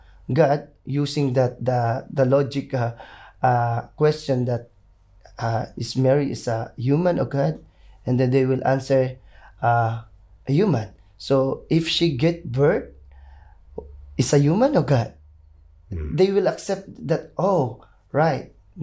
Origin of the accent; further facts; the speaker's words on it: Philippines; English is a second language; I speak Arabic. I'm a Filipino.